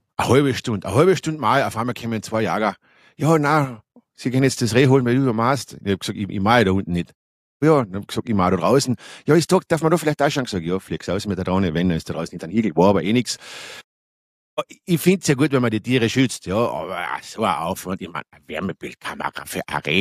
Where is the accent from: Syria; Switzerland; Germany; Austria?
Austria; Ich sage immer, wenn bei uns in Österreich, wenn ich mal auf der Autobahn denke